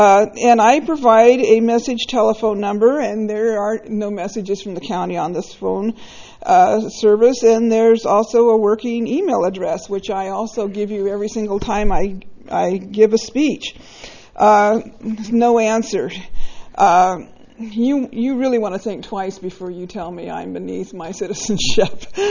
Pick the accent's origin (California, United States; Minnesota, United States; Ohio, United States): California, United States; Los Osos; Is it because I'm from Los Osos and you've already degraded the people of Los Osos as complainers